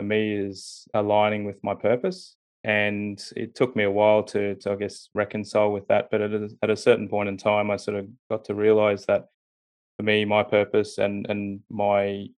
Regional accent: Brisbane, Queensland, Australia; also born or lived in Sydney; my parents are immigrants, and mm-hmm. Yeah, so I was born in Sydney but moved up to Brisbane when I was about 2.

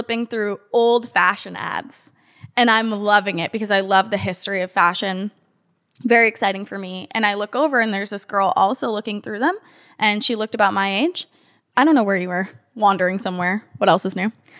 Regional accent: Boston, Massachusetts, United States; accent: American; So that's one thing I really miss about Boston. You think that the people are assholes, and we are.

